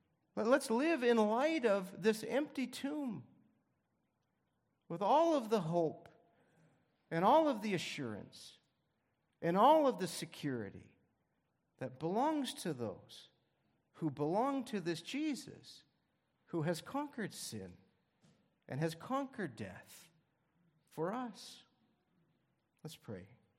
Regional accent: Washington, United States; moved away; I grew up, some of you know, I grew up in Western Washington, and I miss almost nothing about growing up in Western Washington.

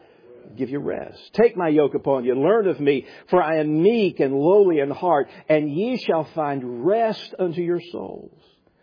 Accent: the South, United States; It holds my I'm from the South. It holds my innards in.

